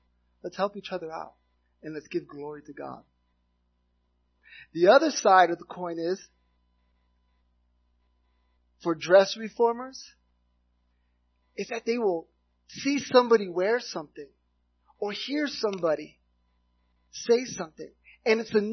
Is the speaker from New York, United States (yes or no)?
no; Miami, Florida, United States; You see, growing up in the city, I grew up in Miami.